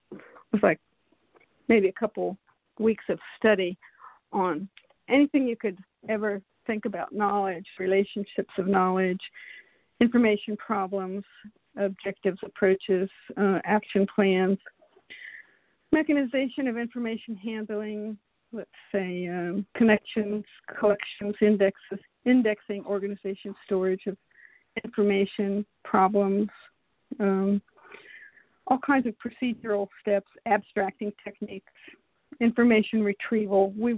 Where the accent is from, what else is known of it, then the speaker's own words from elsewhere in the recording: Zanesville, Ohio, United States; also born or lived in Cleveland, United States / Bangkok, Thailand; I was born in Cleveland, Ohio, and I was taken with my parents. They took me to Zanesville, Ohio, and I've been in and out of there